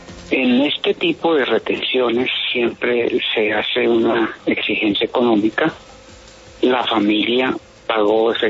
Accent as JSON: {"language": "Spanish", "country": "Colombia", "said": "porque todos somos colombianos, todos los dolores son iguales"}